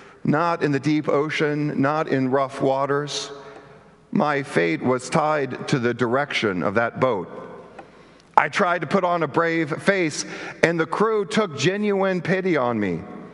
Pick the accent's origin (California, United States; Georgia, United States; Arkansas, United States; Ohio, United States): Arkansas, United States; Born and raised in Arkansas, the deepest sea for us had been 60 feet to the bottom of Beaver Lake.